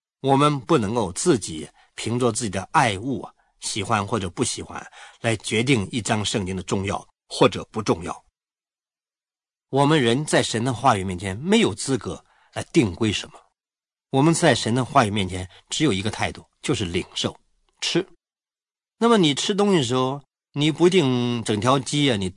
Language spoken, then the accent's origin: Chinese; China; 我们中国人很喜欢讲吃啊